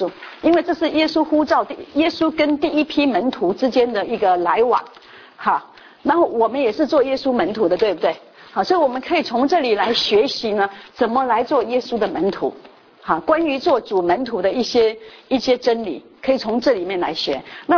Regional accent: Taiwan; 就譬如说我们从台湾来的人

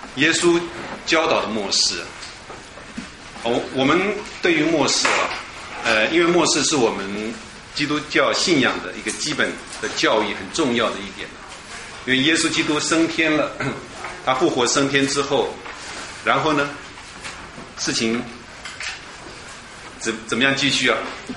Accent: China; 可是我们中国人不会嘛，我们最忌讳讲到死，对不对？

